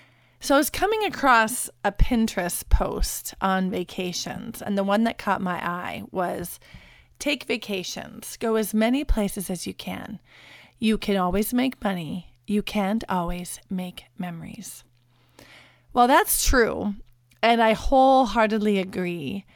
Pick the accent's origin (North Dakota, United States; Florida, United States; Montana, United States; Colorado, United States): North Dakota, United States; Williston; brought to you today from my hometown of Williston, North Dakota.